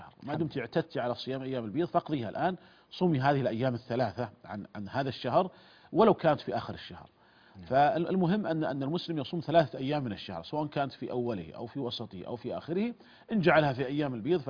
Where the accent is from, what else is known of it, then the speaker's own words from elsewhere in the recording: Saudi Arabia; وعندنا في المملكة العربية السعودية النظام الأساسي للحكم نص على أن التاريخ الرسمي للدولة هو التاريخ الهجري